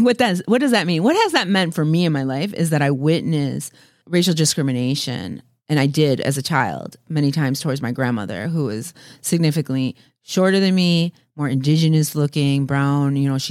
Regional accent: Madison, Wisconsin, United States; But yeah, I think growing up in Madison, it leaves you a little triggered.

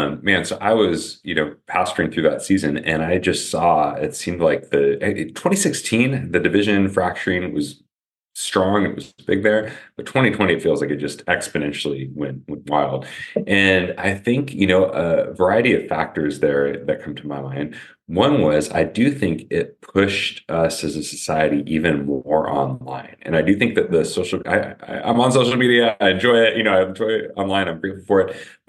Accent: Oregon, United States; also born or lived in Arizona; I grew up here in Oregon, and then be back in Arizona

